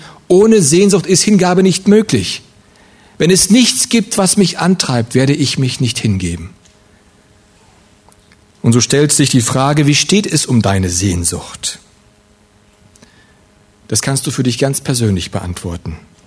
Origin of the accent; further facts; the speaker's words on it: Russia; Ich komme aus Russland und meine Vorfahren haben in Russland heftig gelitten für ihren Glauben.